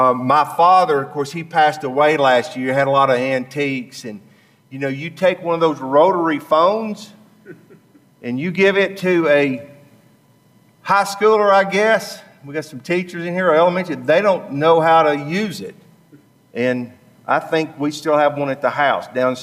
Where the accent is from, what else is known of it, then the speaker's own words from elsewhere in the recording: United States; born there; And I was born on the Tennessee River, and we commercial catfished.